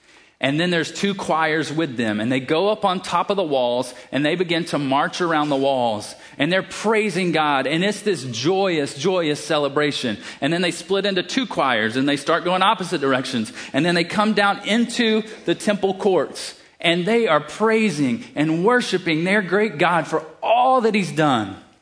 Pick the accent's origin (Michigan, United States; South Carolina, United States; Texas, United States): South Carolina, United States; I grew up in South Carolina, 30 minutes from Clemson.